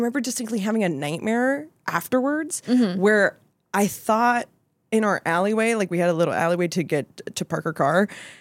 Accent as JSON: {"language": "English", "town": "Dallas", "region": "Texas", "country": "United States", "said": "So I'm from Dallas, Texas, and right next to my neighborhood, we had a Cinemark that was a dollar Cinemark."}